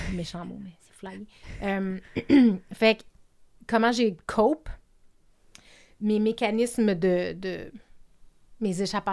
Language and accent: French; Canada; first language French; moi, ma première langue, c'est le français. Fait qu'au Canada anglais, on pense que je suis anglophone.